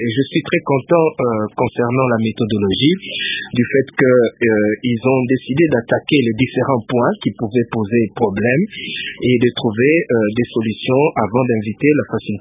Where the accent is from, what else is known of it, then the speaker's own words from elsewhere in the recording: DR Congo; en tant que Congolais